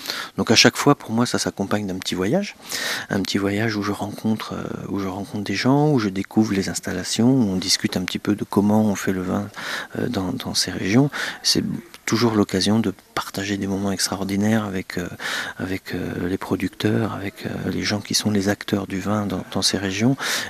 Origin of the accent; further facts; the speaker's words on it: France; puisque nous sommes des touristes, on vient de France